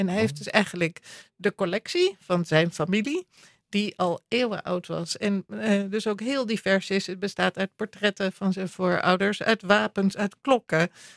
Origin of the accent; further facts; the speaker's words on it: North Holland, Netherlands; now in Apeldoorn, Netherlands; Ik woon nu al heel lang in Apeldoorn, maar ik kom oorspronkelijk uit het Gooi.